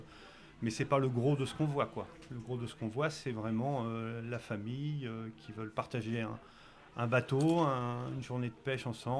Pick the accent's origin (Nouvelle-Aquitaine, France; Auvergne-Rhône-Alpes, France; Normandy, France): Nouvelle-Aquitaine, France; Poitiers; Alors nous, on est originaire de Poitiers, dans la Vienne. à 3 heures d'ici à peu près.